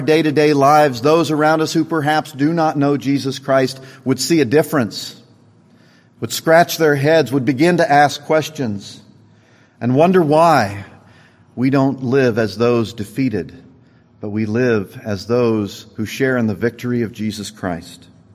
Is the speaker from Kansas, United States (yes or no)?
yes; Winchester, Kansas, United States; When I was a young man growing up in Winchester, Kansas